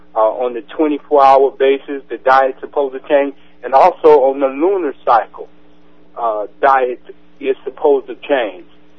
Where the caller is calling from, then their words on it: Knoxville, Tennessee, United States; I'm calling from Knoxville, Tennessee.